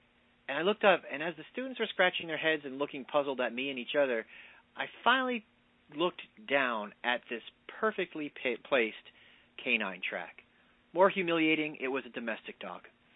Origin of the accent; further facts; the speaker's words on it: New Jersey, United States; When I was growing up in the Pine Barrens, there were cottontails everywhere